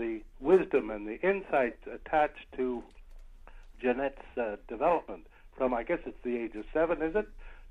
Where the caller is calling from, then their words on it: Brockville, Ontario, Canada; I'm calling from Brockville here in Canada.